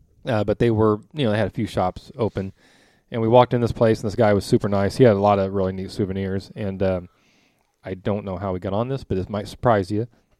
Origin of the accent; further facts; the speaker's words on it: Indiana, United States; oh yeah, we do a podcast and we're from Indiana and, you know, da, da, da.